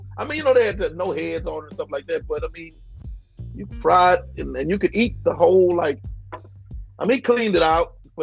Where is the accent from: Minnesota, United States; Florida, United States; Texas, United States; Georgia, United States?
Texas, United States; born and raised in Texas. Man, I didn't know people ate crawfish until, man, I was a big boy. I mean, I was still a teenager, I think, but I mean, and it was funny to me because South Texas, I mean, you know where I'm from.